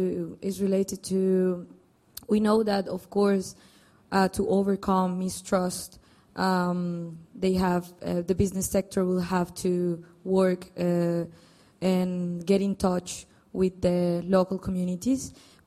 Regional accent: Colombia; English is a second language; now in London, United Kingdom; I'm from Colombia, and I was a practitioner in there during the last 3 years

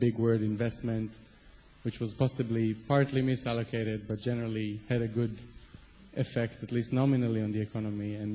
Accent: Israel; now in China; I'm from Israel.

